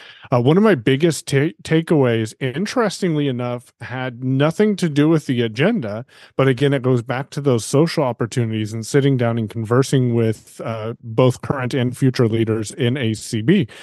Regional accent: Oregon, United States; I am from Kokio, Oregon, on the Southern Oregon coast.

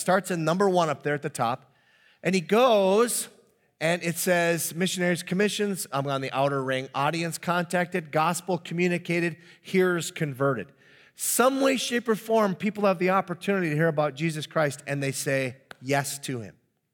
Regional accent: Minnesota, United States; Partly because I'm from the Iron Range, it's the only way we can do it.

